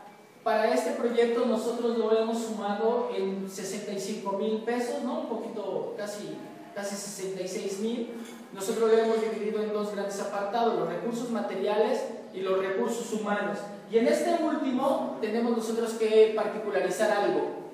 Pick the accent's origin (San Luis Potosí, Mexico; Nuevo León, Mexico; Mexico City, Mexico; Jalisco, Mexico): Mexico City, Mexico; Santo Tomás Ajusco; Nosotros somos de Santo Tomás Ajusco